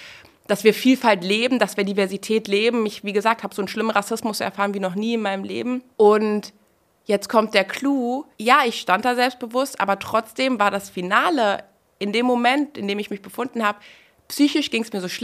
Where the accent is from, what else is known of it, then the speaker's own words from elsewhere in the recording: Kassel, Hesse, Germany; ich komme aus Kassel, das ist jetzt keine Metropole